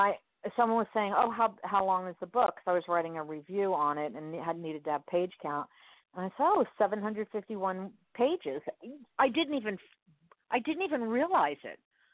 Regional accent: Miami, Florida, United States; No, see, Spanglish I understand because I was born and raised in Miami, so that's not a problem.

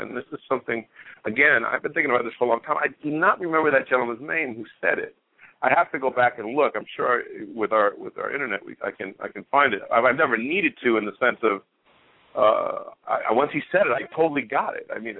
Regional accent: New York City, New York, United States; at the time when I grew up in Astoria, Queens.

